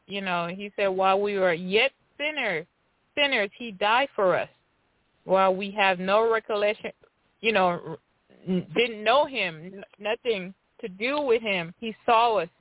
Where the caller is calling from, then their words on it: Tennessee, United States; I'm calling from Tennessee.